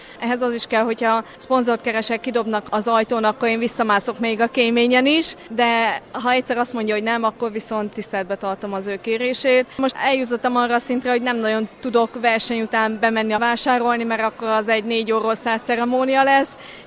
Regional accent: Tiszaföldvár, Jász-Nagykun-Szolnok, Hungary; Tiszaföldváról jöttem

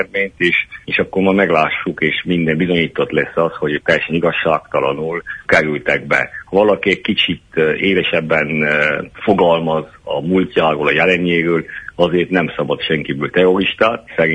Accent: Transylvania, Romania; székelyek vagyunk, pedig székelyek vagyunk, és leszünk is voltunk, és egyúttal erdélyi magyarok.

